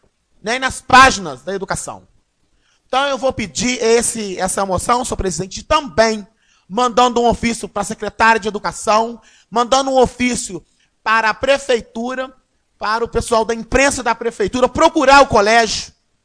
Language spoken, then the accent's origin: Portuguese; Urânia, São Paulo, Brazil; toda a comissão da festa de Urânia, que é minha terra, pelo brilhantismo da festa que vocês proporcionou para o nosso distrito querido de Urânia.